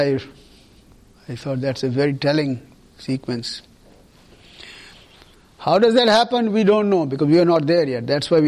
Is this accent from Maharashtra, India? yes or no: no; Punjab, India; Even where I grew up in Punjab, there's a very large population of non-meat eaters. I grew up completely as a non-meat eater.